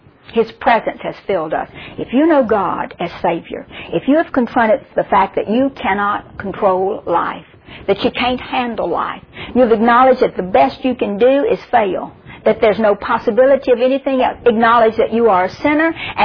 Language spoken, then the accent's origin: English; Mississippi, United States; Because I'm from Mississippi. When we pour out, we pour out.